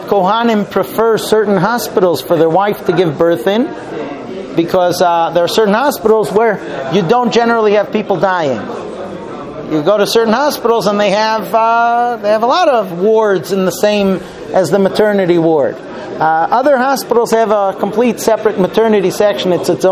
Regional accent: Muncie, Indiana, United States; When I was growing up in Muncie, it was well known that driving down the street next to the cemetery

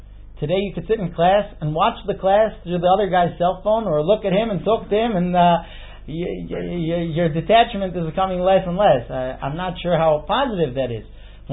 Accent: United States; I'm an American. I mean, I grew up in the United States, so I'm talking about myself.

